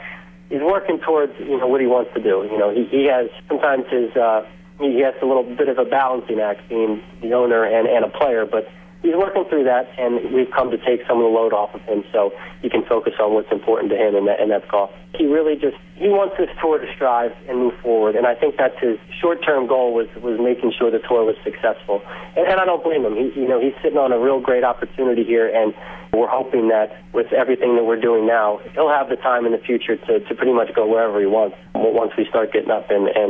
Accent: Sarasota, Florida, United States; he saw that I was, you know, on the tee sheet that I was from Sarasota.

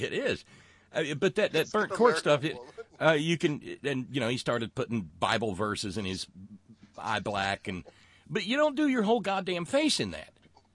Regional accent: Alabama, United States; But even growing up in Alabama, I don't recall anybody ever in the schools I went to doing blackface.

